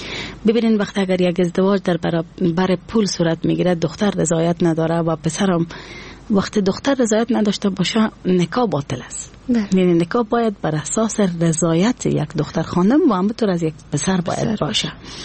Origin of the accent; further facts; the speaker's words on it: Afghanistan; ما میتونم بگویم که از افغانستان هستم